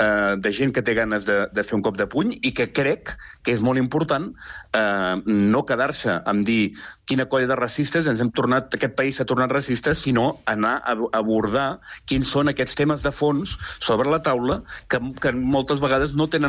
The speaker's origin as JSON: {"language": "Catalan", "region": "Catalonia", "country": "Spain", "said": "Jo sóc de la Catalunya Interior"}